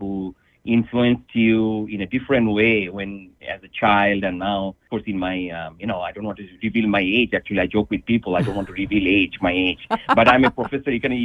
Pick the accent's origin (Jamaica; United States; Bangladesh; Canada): Bangladesh; English is a second language; we grew up actually in Bangladesh. My wife is also from Bangladesh, so we are from South Asia, actually, you know, in Bangladesh and surrounded by India.